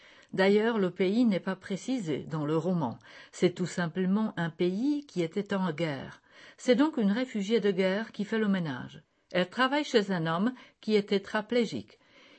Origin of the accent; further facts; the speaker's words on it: Czechia; now in Basel, Switzerland; Je suis déjà chez moi à Bâle, on peut le dire comme ça. Je suis aussi chez moi en Tchéquie. À Bâle, j'ai mes enfants, mon mari, ma profession, nous y avons une maison.